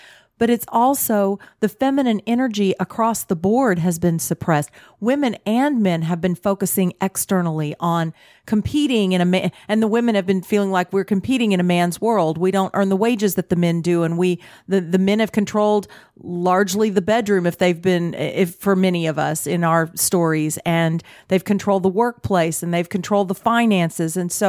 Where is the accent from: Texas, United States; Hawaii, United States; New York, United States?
Texas, United States; because I grew up in Texas and we are huggers.